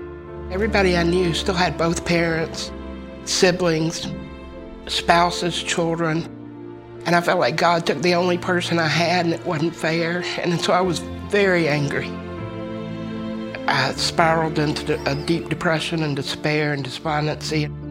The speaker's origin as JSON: {"language": "English", "region": "Georgia", "country": "United States", "tie": "born or raised there", "said": "was born and raised in Georgia, in the suburbs of Atlanta. I'm an only child of a single mother."}